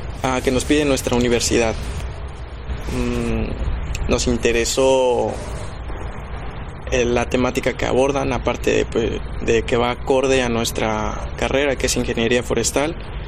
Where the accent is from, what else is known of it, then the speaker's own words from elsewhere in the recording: Mexico; Nosotros venimos de México, llegamos a Tacuarembó para realizar nuestra estancia preprofesional